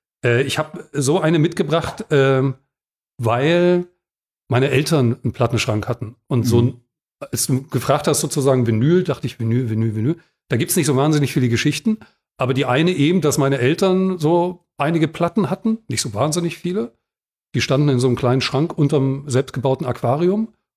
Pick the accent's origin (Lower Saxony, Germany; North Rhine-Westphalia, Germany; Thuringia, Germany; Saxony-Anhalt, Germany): Saxony-Anhalt, Germany; Dessau; ich bin in Dessau geboren, im Osten groß geworden.